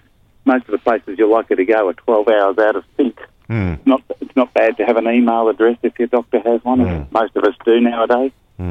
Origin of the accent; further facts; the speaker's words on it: Australia; In Australia, as an Australian, one of the great things